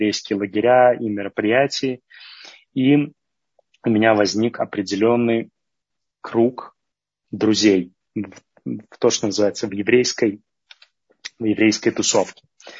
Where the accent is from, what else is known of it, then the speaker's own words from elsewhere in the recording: Minsk, Belarus; born there; я родился в Беларуси, в Минске, и будучи учеником, если я не ошибаюсь, 6 класса